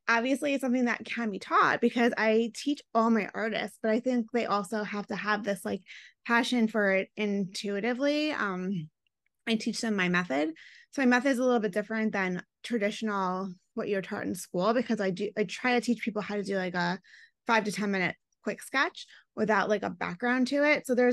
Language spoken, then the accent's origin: English; Long Island, New York, United States; So I love New York. I'm from Long Island. But I've always wanted to come to New York.